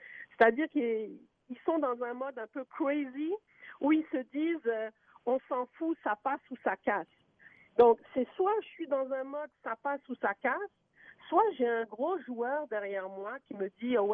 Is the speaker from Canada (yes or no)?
yes; Quebec, Canada; Chez nous, au Québec, OK?